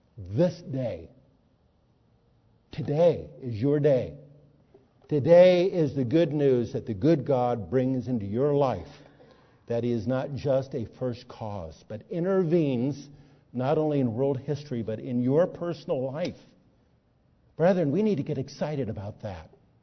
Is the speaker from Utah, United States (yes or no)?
no; Berwyn, Illinois, United States; born there; In that sense, I was born in Berwyn, Illinois, for anybody that knows where Berwyn, Illinois is.